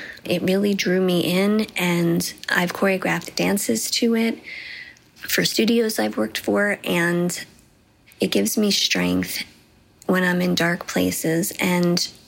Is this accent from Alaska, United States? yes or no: no; Dunellen, New Jersey, United States; I'm from Dunellen, New Jersey.